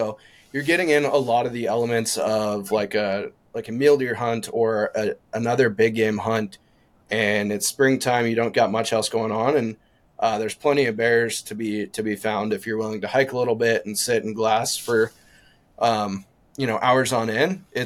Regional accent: Montana, United States; again, growing up in Montana, I was able to get an antelope tag every single year

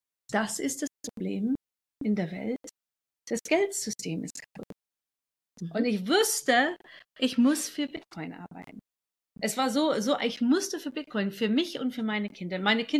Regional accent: England, United Kingdom; German is a second language; now in Germany; Ich bin geborene Engländerin, inzwischen Deutsch, also nach Brexit bin ich Deutsch geworden. Ich wohne auch in Deutschland jetzt.

